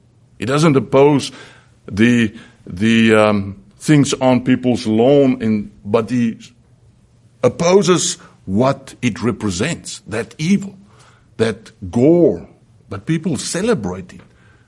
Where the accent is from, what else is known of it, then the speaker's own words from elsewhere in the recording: South Africa; When we grew up in South Africa